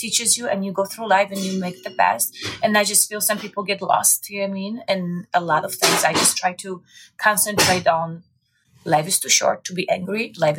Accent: Poland; moved away as an adult; Well, I'm from Poland originally. I came here when I was 19 years old.

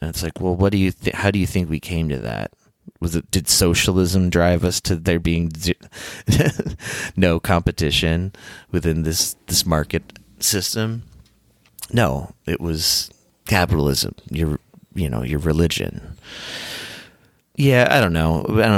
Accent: Illinois, United States; I think they have like one of their biggest facilities near where I grew up in Illinois.

